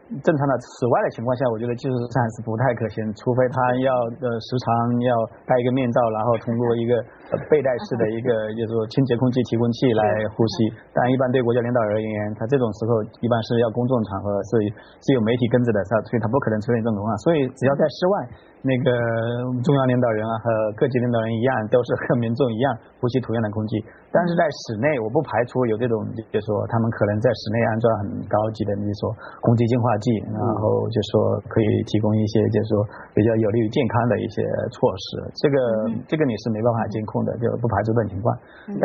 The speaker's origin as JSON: {"language": "Chinese", "town": "Changsha", "region": "Hunan", "country": "China", "tie": "born or raised there", "said": "像我的家乡那个湖南省这个长沙市"}